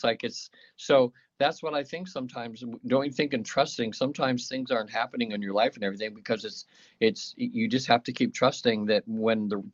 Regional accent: Sacramento, California, United States; I was from Sacramento, but I was down in LA.

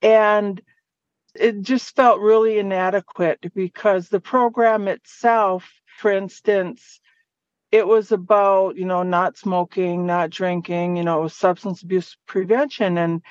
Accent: Sault Ste. Marie, Michigan, United States; I'm from Bawating, which is the Sault Ste. Marie area. That's in Michigan. I'm Ojibwe, and I'm from the Bear Clan

